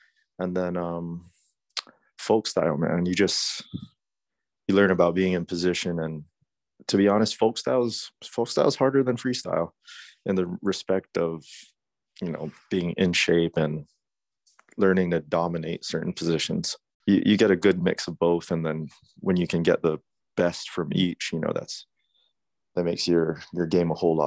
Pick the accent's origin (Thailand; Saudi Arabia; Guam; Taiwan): Guam; It's that island life, man. It's all about family, community, tight-knit